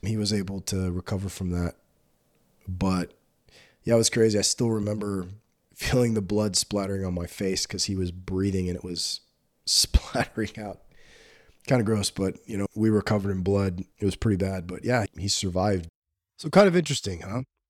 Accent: Texas, United States; I'm from South Texas.

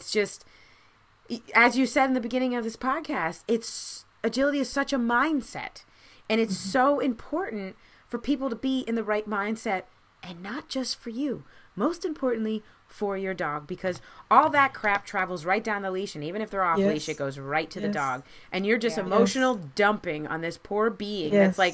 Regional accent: Maryland, United States; I grew up in Maryland, and they're all about laughs and giggles and plays and be nice

